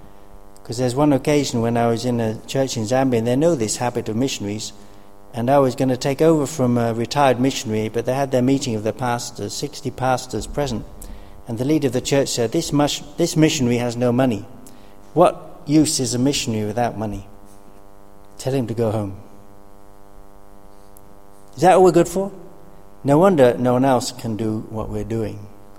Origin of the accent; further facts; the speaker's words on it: United Kingdom; Well, we're from Britain, we always give out money.